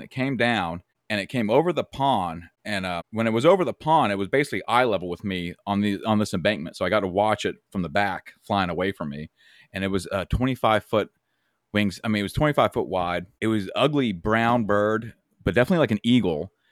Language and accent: English; Pennsylvania, United States; And growing up in Pennsylvania, I grew up in central Pennsylvania, just north of Johnstown, Altoona area, so like Cambria County.